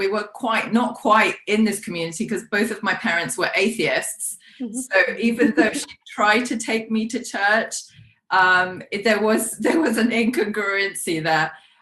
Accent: London, United Kingdom; first language Polish; English is a second language; So I was raised in London on the sort of periphery of a Polish community

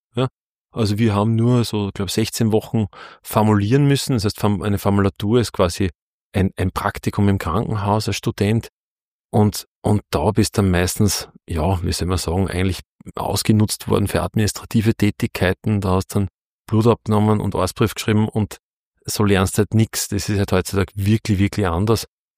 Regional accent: Buchenau, Upper Austria, Austria; also born or lived in Linz / Innsbruck; now in Kirchschlag, Austria; bin in Linz geboren und aufgewachsen in Buchenau und wohne jetzt in Kirchschlag. Also recht weit war der Radius noch nicht außerhalb von Oberösterreich. Und bis auf die Zeit, wo ich in Innsbruck war und da studiert habe, bin ich eigentlich immer in Oberösterreich gewesen.

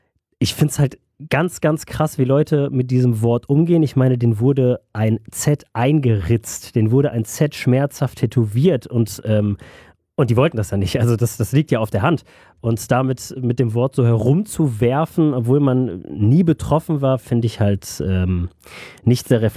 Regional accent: Düsseldorf, North Rhine-Westphalia, Germany; bei dem Ort um die Ecke, wo ich aufgewachsen bin, in Düsseldorf-Lierenfeld.

